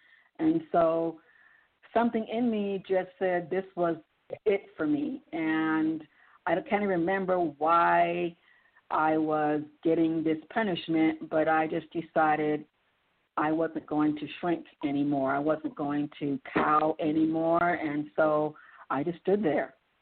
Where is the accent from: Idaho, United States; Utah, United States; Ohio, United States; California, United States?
California, United States; Los Angeles; No, I was raised in California, Los Angeles to be exact. And around in my early 20s, my family moved to a small bedroom community of Roland Heights.